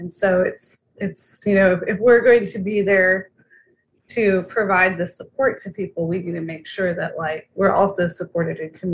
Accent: California, United States; now in New Orleans, United States; I'm from California, right? So I guess it's like a point of reference, right? Like, why is … keep bringing up California? We're in New Orleans.

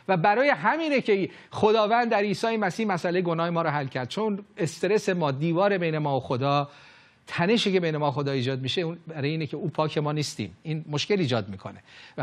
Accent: Iran; این اصلا این طرز فکر بین ما ایرانی ها غریبه. ما این که در مذهب بزرگ شدیم

